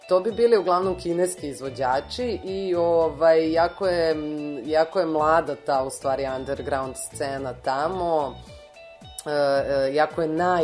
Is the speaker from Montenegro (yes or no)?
no; Serbia; obično svi pretpostavljaju da dolazimo iz Amerike, pitaju nekako tako odmah na bum kao jel ste vi iz Amerike, ja kažem ne, iz Srbije